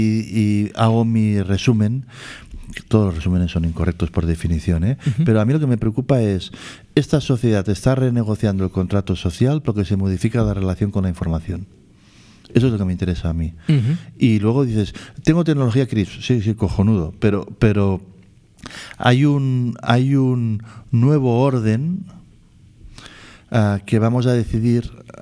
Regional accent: Figueres, Catalonia, Spain; also born or lived in Girona; Mira, yo nací en Gerona y me crié en Figueras.

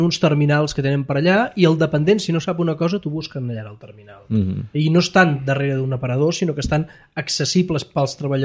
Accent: Balearic Islands, Spain; Jo sóc mallorquí con sorte.

